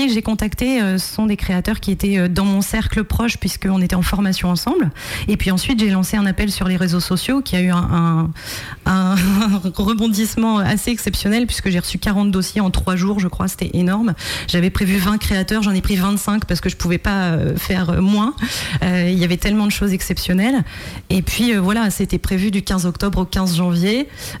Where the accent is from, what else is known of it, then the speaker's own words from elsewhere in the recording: Hauts-de-France, France; moved away as an adult; now in Vendée, France; J'ai grandi pendant 20 ans dans le Nord